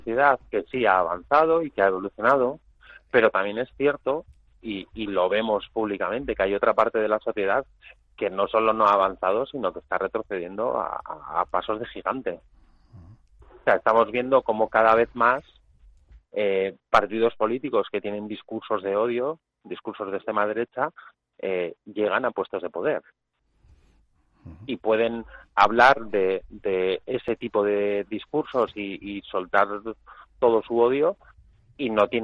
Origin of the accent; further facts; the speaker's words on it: Basauri, Basque Country, Spain; en Basauri, por ejemplo, que es mi pueblo